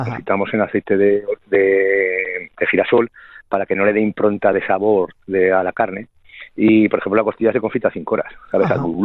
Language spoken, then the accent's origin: Spanish; Santa Bárbara del Campo, Aragon, Spain; now in Zaragoza, Spain; nosotros somos de Santa Bárbara del Campo, un pueblecito de la provincia de Teruel